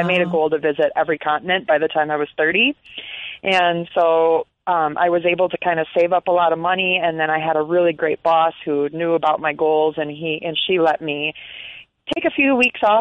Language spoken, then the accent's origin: English; Wisconsin, United States; I grew up in Wisconsin, actually.